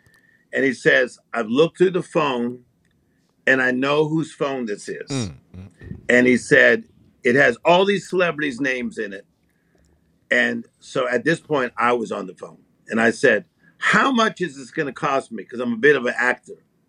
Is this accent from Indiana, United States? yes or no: no; Compton, California, United States; when we were raised in Compton as kids, lower income, seven people in a 2-bedroom apartment